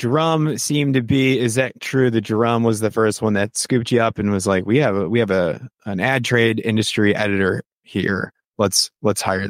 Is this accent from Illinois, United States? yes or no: yes; Chicago, Illinois, United States; Did you see, I'm from Chicago.